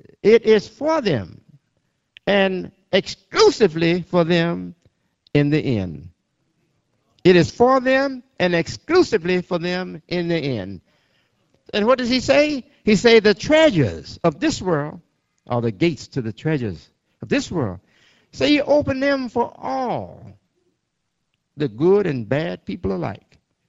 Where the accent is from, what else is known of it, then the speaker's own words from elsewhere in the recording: Georgia, United States; now in Chicago, United States; I came from Georgia, and a Georgia woman and a Georgia man.